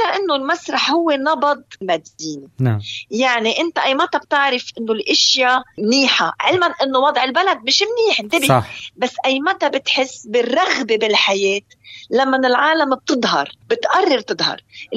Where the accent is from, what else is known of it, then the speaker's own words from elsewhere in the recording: Lebanon; تراكم الاشياء اللي بتيأس يلي صرنا نحن كلبنانية عم نعيشها 4 سنين